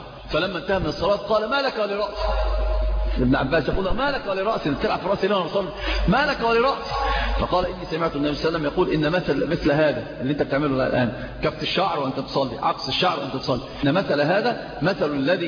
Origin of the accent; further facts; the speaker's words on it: Egypt; المرأة اللي عندنا في مصر يسمونها كحكة